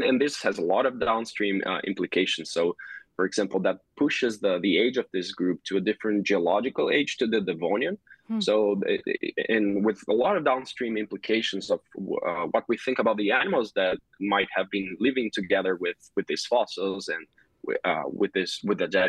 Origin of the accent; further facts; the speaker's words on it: Brazil; I'm originally from Brazil, and it's the country with the highest diversity of species